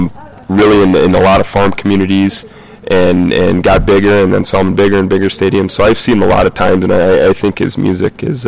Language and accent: English; South Dakota, United States; So I'm actually from the States.